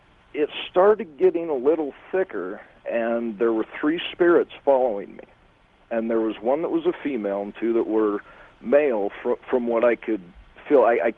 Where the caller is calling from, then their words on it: Salt Lake City, Utah, United States; Salt Lake City.